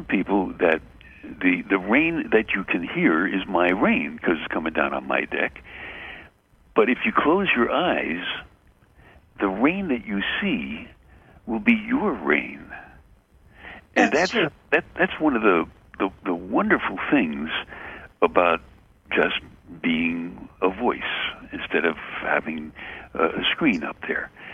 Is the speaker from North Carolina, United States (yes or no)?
no; Brooklyn, New York, United States; I grew up in Bay Ridge, Brooklyn